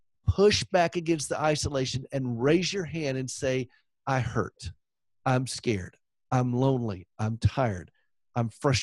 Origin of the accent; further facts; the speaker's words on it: the South, United States; I'm from the South